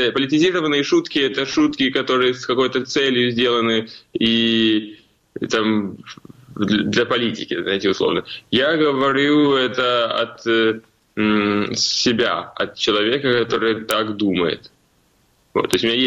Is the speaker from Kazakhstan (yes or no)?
no; Nizhnegorskyi, Crimea, Ukraine; now in Kyiv, Ukraine; Потому что я из Крыма, и там из маленького поселка, из Нижнегородского